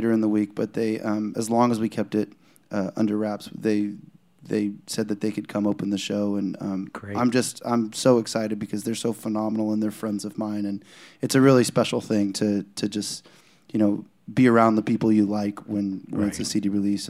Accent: Houston, Texas, United States; I grew up in Houston, and then I went to a semester of college in Oklahoma.

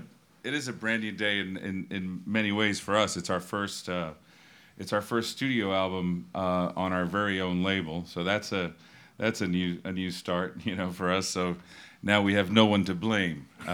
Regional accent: Miami, Florida, United States; And as a kid growing up in Miami, listening to some of my favorite music happens to come from Texas.

